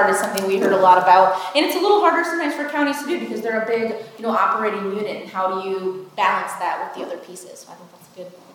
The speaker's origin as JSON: {"language": "English", "town": "Oregon", "region": "Illinois", "country": "United States", "said": "I come from Oregon, Illinois, and came this way, and it is such a gorgeous, gorgeous area."}